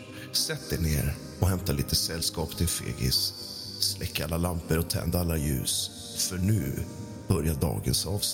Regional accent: Karlskrona, Blekinge, Sweden; i min hemstad Karlskrona

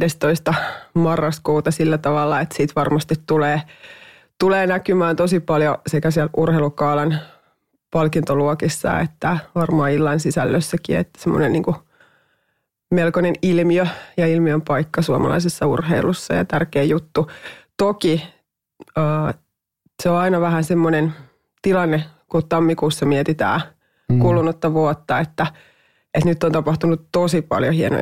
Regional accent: Laihia, Ostrobothnia, Finland; Se on ollut hyvä paikka kasvaa ja mä oon tosi ylpeä siitä, että mä oon sieltä kotoisin. Mä oon kauhean mielelläni aina sen tuon esiin, että mä oon maalaistalon tytär ja ylpeä siitä.

